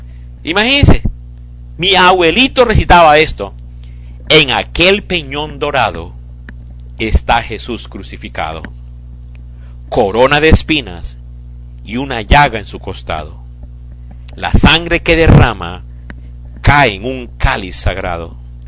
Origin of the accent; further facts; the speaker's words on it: Colombia; los que somos de Colombia, en Colombia había los lugares de las compras y ventas.